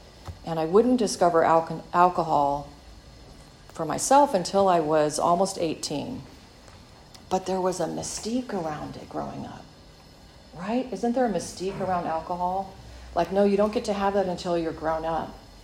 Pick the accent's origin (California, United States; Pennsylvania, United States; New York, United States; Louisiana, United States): California, United States; Orcutt; What a great life in a lot of ways it was growing up in Orchid before all the development. When my folks moved here from Minnesota following a semi in a huge snowstorm across country